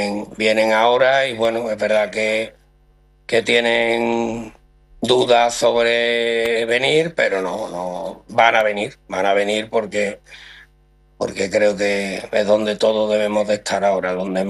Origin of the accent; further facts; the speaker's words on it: Gerena, Andalusia, Spain; soy de Gerena. Me considero muy de Gerena y sevillano.